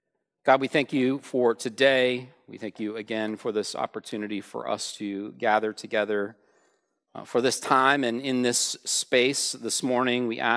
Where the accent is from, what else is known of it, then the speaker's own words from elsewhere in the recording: San Bernardino, California, United States; I grew up in San Bernardino, California. If you don't know where that is, be grateful. But I grew up in San Bernardino, California, not the wealthiest of towns.